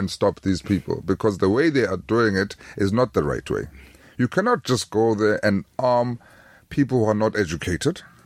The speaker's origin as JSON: {"language": "English", "country": "South Africa", "first_language": "Xhosa", "second_language": "English", "said": "The official language of Wakanda is Xhosa, which is my native language."}